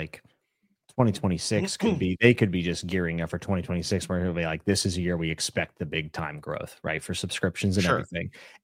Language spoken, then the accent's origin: English; Pittsburgh, Pennsylvania, United States; I'm from Southwestern PA, the Pittsburgh area.